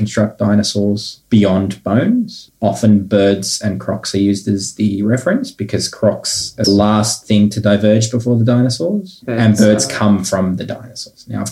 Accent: Victoria, Australia; I grew up in Victoria.

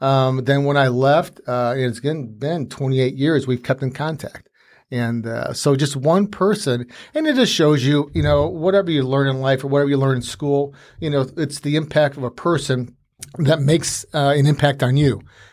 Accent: Bourbonnais, Illinois, United States; I grew up in Bradley Bourbonnais, actually in Bourbonnais. Went to the Bourbonnais schools.

